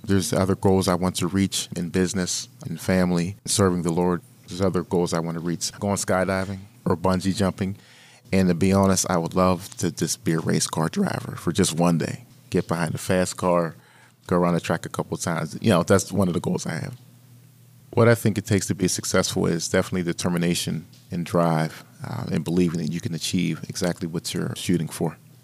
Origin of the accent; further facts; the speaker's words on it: Homewood, United States; Growing up in Homewood, you saw some trees somewhere, but it wasn't anywhere as near as the wonderful and beautiful forest we have here. I'm in the state of Pennsylvania.